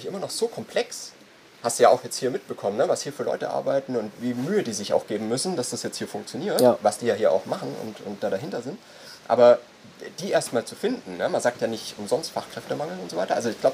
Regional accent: Southern Germany, Germany; Aber ich komme auch aus dem Süden, von dem her.

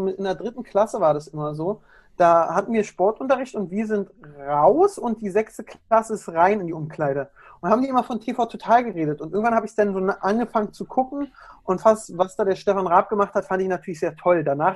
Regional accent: Berlin, Germany; accent: Berlin; ich komme aus Berlin. Ich bin Berliner Junge. Ich kann da auch ganz schnell abschweifen von Sprachgebrauch und ein bisschen mehr Berliner. Habe ich mir aber auch ein bisschen abgewöhnt.

